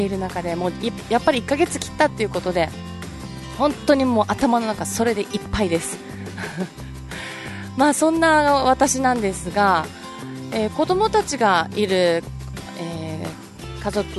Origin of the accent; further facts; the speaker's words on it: Nishihara, Okinawa, Japan; 西原町出身なんですけれども、その中学校の時の、同級生のみんなで同窓会を兼ねての大運動会